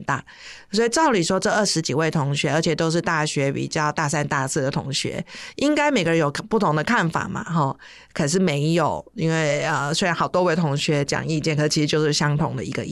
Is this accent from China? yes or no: no; Taiwan; 因为我从小就是在台湾受教育长大嘛